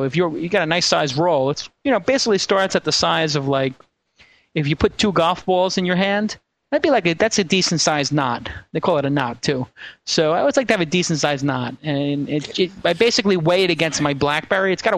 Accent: Brooklyn, New York, United States; Well, no, because that was when I grew up in Brooklyn.

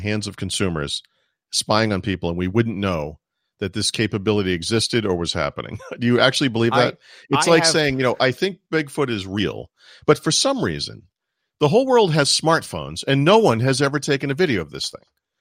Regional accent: Boston, Massachusetts, United States; moved away as an adult; I grew up in Boston. I just happened to grow up in Boston. I was born there through no choice of my own. That's my background. I am a Boston sports fan.

